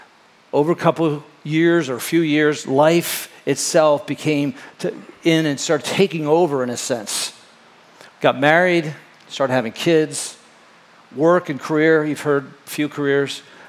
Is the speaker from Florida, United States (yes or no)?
yes; Florida, United States; I grew up in Florida and I grew up surfing